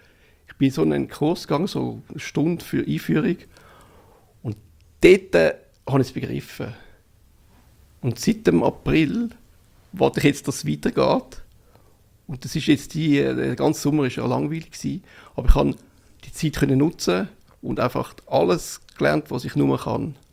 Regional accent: Zurich, Switzerland; aus Zürich.

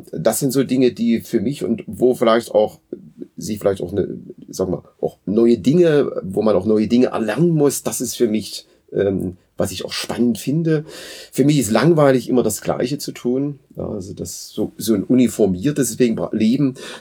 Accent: Dresden, Saxony, Germany; now in Schmalkalden, Germany; Ja, ich komme aus Dresden und bin jetzt hier schon so eine ganze Weile auch an der Hochschule in Schmalkalden tätig

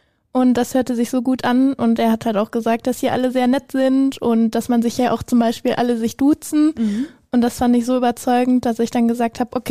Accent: Germany; ich komme aus Ensebremen und ich bin durch einen Bekannten damals hier hingekommen

